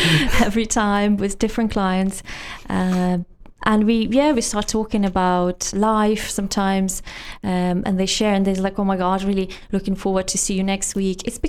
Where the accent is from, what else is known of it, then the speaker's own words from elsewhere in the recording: Birmingham, West Midlands, United Kingdom; I'm from, I'm from Birmingham, so I can, if I understand Birmingham accent, I understand anything.